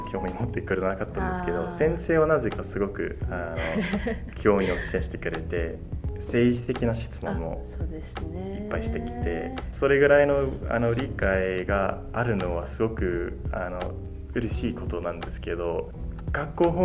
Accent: Ireland; Japanese is a second language; 僕もなんかアイルランド出身で

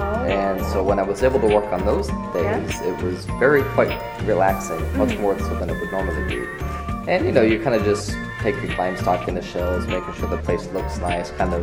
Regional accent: United States; I'm from America.

